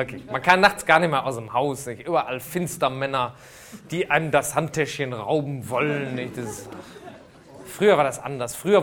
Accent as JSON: {"language": "German", "town": "Düsseldorf", "region": "North Rhine-Westphalia", "country": "Germany", "said": "Ich komme ja aus Düsseldorf und habe ich schon schlimmer erlebt hier."}